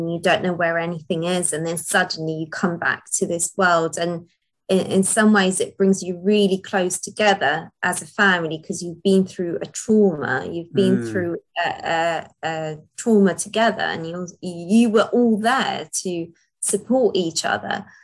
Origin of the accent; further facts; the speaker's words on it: Basra, Basra Governorate, Iraq; This is very personal to me because I come from Iraq, from Basra.